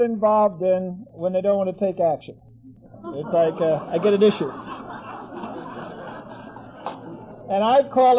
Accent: Brooklyn, New York, United States; I was born and raised in Brooklyn, and I was born in an Italian neighborhood where everybody's name began

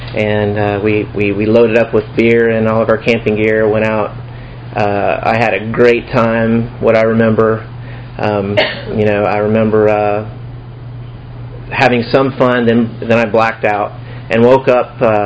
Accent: Indiana, United States; also born or lived in Georgia; I was born in Georgia, 1970, on an army base, and shortly afterwards my dad got shipped to Vietnam, and my mom and I moved up to Indiana where I was raised

